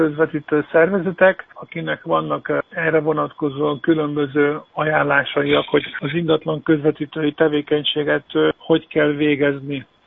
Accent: Budapest, Hungary; Ugye mi pestiek vagyunk, Budapesten vagyunk

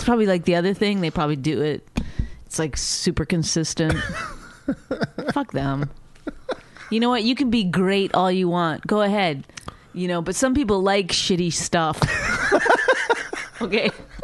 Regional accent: Canada; Because I'm Canadian.

